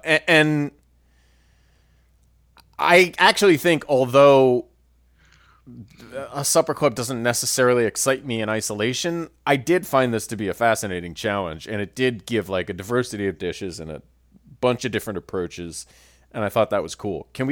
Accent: Chicago, Illinois, United States; also born or lived in Brookline, Massachusetts; I was raised in Chicago.

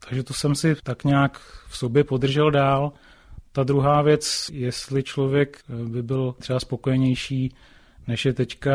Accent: Prague, Czechia; Tam ten můj pocit, že můžu dělat cokoliv, tak byl určitě díky tomu, že jsem z Prahy.

